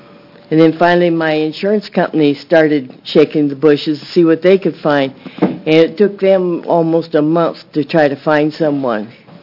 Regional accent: Salem, Oregon, United States; I'm from Salem.

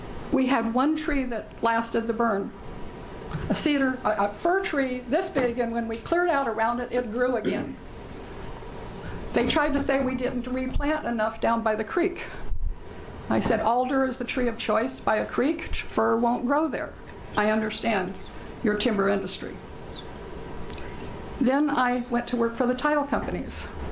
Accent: Maryland, United States; I'm sorry, I'm from Maryland, and the ocean is always over there.

